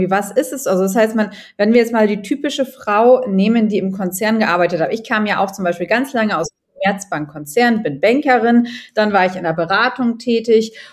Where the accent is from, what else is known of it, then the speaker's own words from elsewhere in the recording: Germany; now in Dubai, United Arab Emirates; ich bin ja auch aus Deutschland vor 3 Jahren ausgewandert